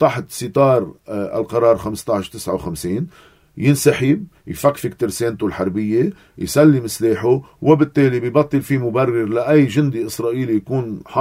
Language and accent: Arabic; Lebanon; بس بعتقد كلنا سوا كلبنانيين وصلنا على محل أنه نقول لا ما بقى نقبل.